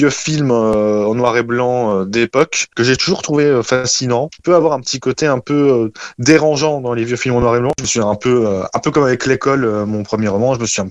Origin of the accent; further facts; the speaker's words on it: Saint-Dié-des-Vosges, Grand Est, France; Saint-Dié, c'est la ville où j'ai grandi, donc c'est un endroit que je connais bien en soi.